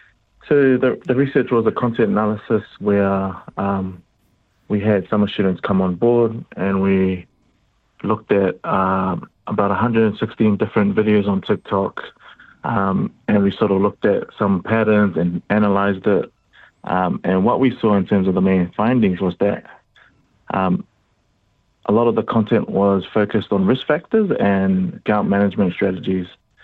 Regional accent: Tonga; now in New Zealand; I was born in Tonga. Grew up in Tonga. We migrated to New Zealand in the early 2000s. My father's from an island called Whelemea Hapai, and my mother's from another island called Waimalova Va'u.

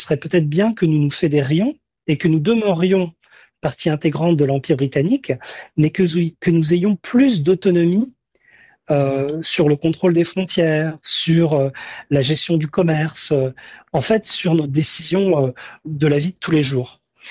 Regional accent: France; surtout en tant que Français, on pense voilà, un pays est autonome et souverain.

